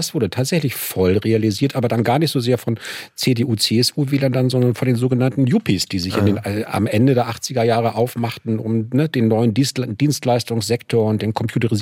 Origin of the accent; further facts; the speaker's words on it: Lower Saxony, Germany; also born or lived in Hamburg; now in Berlin, Germany; ja, ich bin aufgewachsen in der Lüneburger Heide. Da habe ich auch die 80er Jahre verbracht im Wesentlichen, Ende der 80er nach Hamburg zum Studieren gegangen. Bin dann 99 nach Berlin gekommen